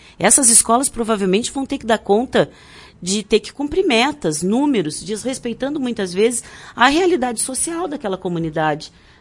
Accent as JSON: {"language": "Portuguese", "region": "Rio Grande do Sul", "country": "Brazil", "said": "a nossa contribuição enquanto gaúcho que vai contribuir para isso."}